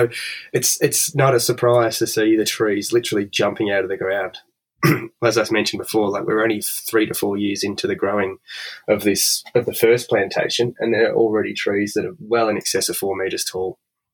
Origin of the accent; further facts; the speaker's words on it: Victoria, Australia; I grew up sort of up in the hills, sort of from Pakenham up that way.